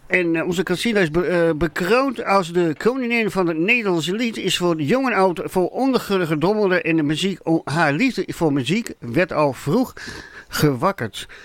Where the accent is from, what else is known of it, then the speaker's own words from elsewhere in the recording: northern Netherlands, Netherlands; Wij als Noorderlingen zeggen we altijd hoog in het noorden.